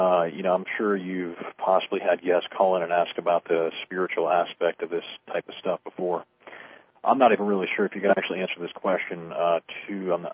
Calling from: Florida, United States; I'm calling from Florida.

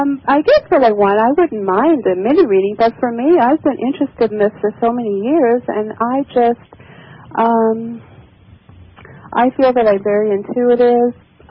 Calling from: Arizona, United States; I'm calling from Arizona

